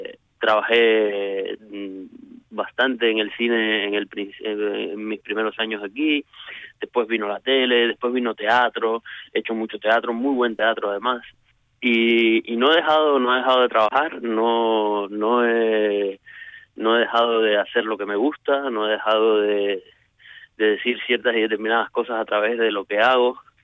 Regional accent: Cuba; yo verdaderamente nunca me siento más cubano que cuando estoy fuera de Cuba.

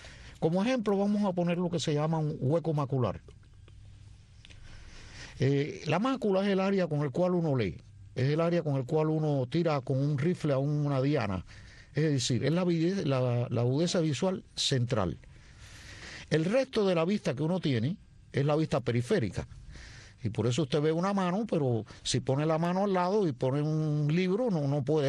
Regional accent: Cuba; Y ahora que digo eso, como somos cubanos, tengo que decirlo.

